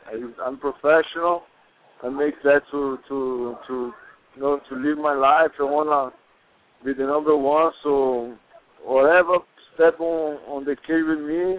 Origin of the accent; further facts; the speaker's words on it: Bahia, Brazil; English is a second language; I'm from Bahia.